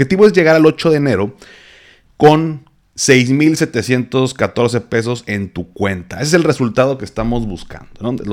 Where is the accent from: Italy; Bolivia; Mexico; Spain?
Mexico; uno como mexicano